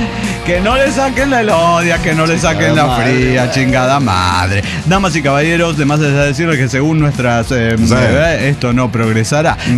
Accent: Mexico City, Mexico; Somos chilangos y tenemos problemas chilangos.

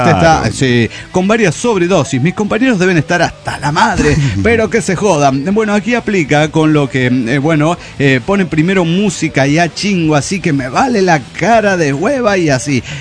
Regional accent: Querétaro, Mexico; de Querétaro, México

